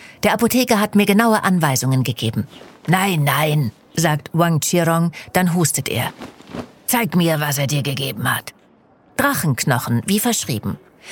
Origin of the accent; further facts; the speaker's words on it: Germany; accent: German; Ganz genau genommen sagt man Zhongji, aber ohne meinen deutschen Akzent.